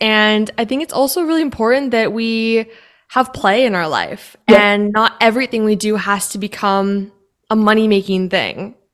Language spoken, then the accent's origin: English; Canada; also born or lived in West Texas, United States; I grew up in Canada. That's where my childhood was. I've lived all over the place though. Originally I was born in West Texas, so part Texan, part Canadian.